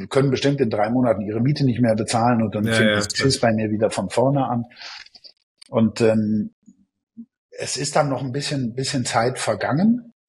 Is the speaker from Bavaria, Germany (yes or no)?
yes; Augsburg, Bavaria, Germany; Und als wir dann nach Europa zurückgegangen sind, nach Augsburg, meine Heimatstadt